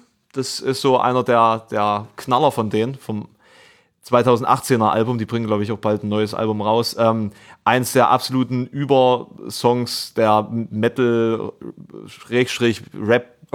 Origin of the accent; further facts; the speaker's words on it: East Germany, Germany; ich komme aus dem Osten.